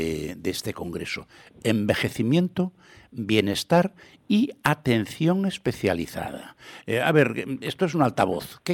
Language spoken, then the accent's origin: Spanish; Galicia, Spain; en mi tierra, en Galicia